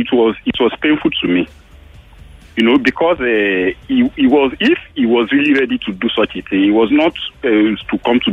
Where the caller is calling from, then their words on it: Ekpeye, Rivers, Nigeria; I'm calling you from Ekpeya.